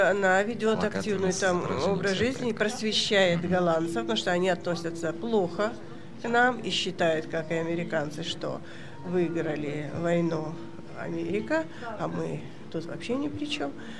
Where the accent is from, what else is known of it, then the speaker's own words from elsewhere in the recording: Irkutsk, Irkutsk Oblast, Russia; так как мы сибиряки, я из Сибири, из Иркутска